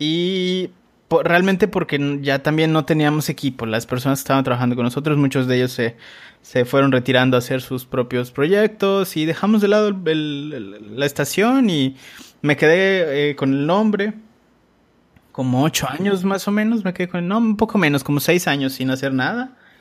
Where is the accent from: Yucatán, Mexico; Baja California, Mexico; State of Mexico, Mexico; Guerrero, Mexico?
Yucatán, Mexico; Sí, de Yucatán, cerca, para que... Todos los que escuchen el podcast cerca de Cancún y Chichen Itza.